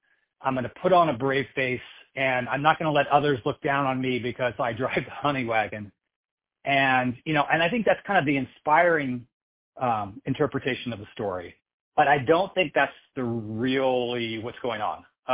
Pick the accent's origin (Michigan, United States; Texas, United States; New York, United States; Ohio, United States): Texas, United States; So I grew up in Southeast Texas, and my grandfather, who grew up in Southeast Texas in the early 1900s, used to tell me the story of his neighborhood